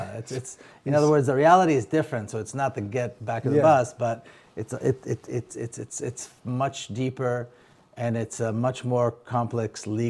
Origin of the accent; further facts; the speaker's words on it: Jerusalem, Jerusalem District, Israel; now in United States; You know, I grew up in Jerusalem. I was born and raised in Jerusalem, and most of my life it was completely occupied.